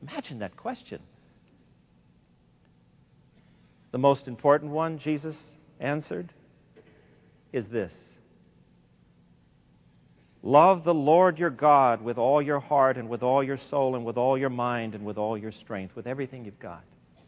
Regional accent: East Los Angeles, California, United States; the congregation was incredibly proud of me because I was the kid from the East Los Angeles barrio who had gone on to make good, to become a big TV star.

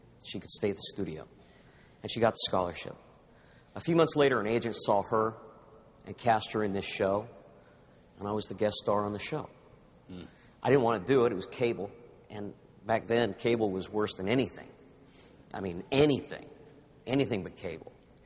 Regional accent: California, United States; throughout the 60s and the 70s, I grew up here in Orange County

